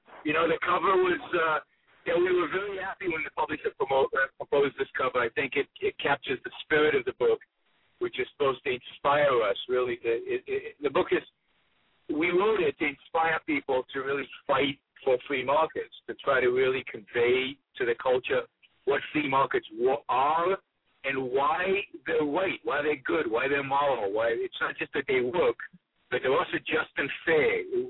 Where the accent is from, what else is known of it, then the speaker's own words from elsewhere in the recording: Israel; I was born and raised in Israel in a period where Israel was very socialist and very collectivist.